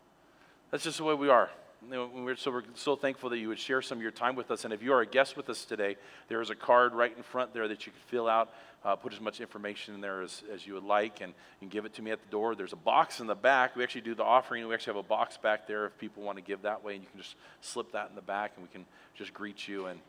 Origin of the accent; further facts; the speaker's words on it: West Coast, United States; I grew up on the West Coast. I can make fun of it.